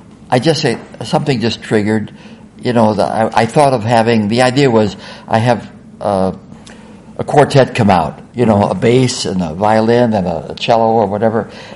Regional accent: Kenosha, Wisconsin, United States; And then I was living in Kenosha, Wisconsin, which was my hometown, and I heard that somebody on the corner of the street where I was living was a violinist from Turkey.

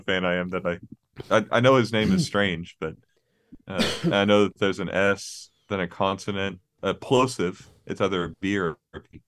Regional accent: Bermuda; I have expat syndrome from growing up in Bermuda. And I don't really know where I'm from.

